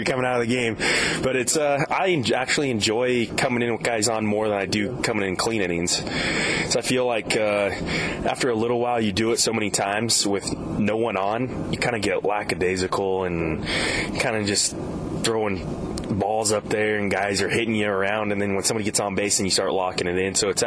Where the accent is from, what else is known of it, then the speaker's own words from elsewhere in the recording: Idaho, United States; also born or lived in Oregon / Arizona; now in Maine, United States; No, I grew up in Idaho, and we actually had quite a bit of snow, and then I went to Oregon State, and it rained all the time. And then I lived in Arizona for a few years, and then now I live in Maine, actually.